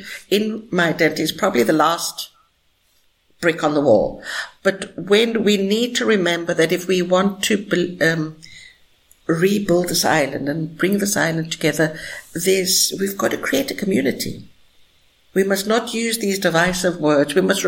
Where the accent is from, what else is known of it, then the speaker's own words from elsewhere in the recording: South Africa; also born or lived in Greece; I take a lot of pride in of my Hellenic roots because I grew up in South Africa. I lived in Greece for 20 years. So it is, but it doesn't mean I'm not Cypriot